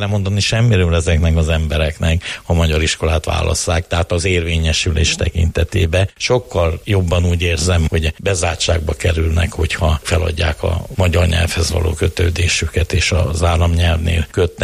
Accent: Southern Slovakia, Slovakia; állítom felvidéki magyarként, és állítom úgy, hogy már iskolába jártam

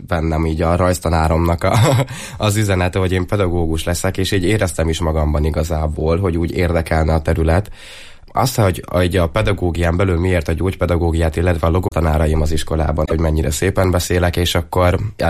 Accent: Borsod-Abaúj-Zemplén, Hungary

